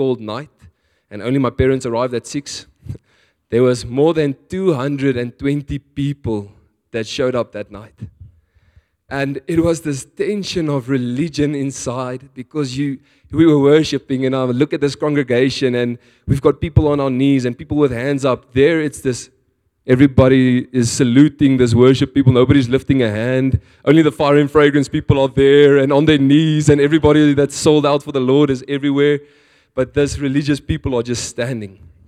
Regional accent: Winterton, KwaZulu-Natal, South Africa; my hometown, Winterton, in the Drakensberg Mountains. And if for those of you who don't know, it's an extremely religious town. Like, very small town.

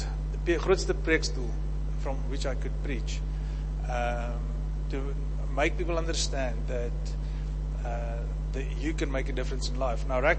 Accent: Italy; I came to visit from Italy, and I went to the Baptist church on the other side of the town there

